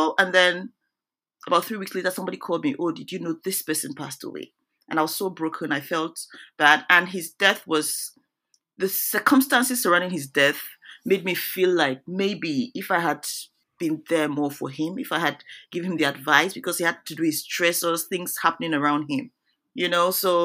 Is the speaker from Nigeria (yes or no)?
yes; Nigeria; now in United States; I run a not-for-profit back home in Nigeria. And I'm from Nigeria.